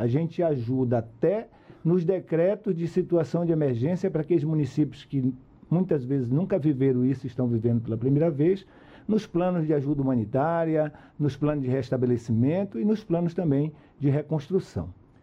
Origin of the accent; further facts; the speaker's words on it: Amazon, Brazil; Eu venho lá do norte, da Amazônia